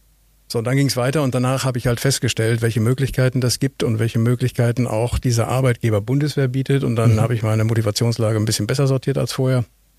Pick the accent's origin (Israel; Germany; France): Germany; Münster, North Rhine-Westphalia; Bei mir war das in meiner Heimatstadt in Münster damals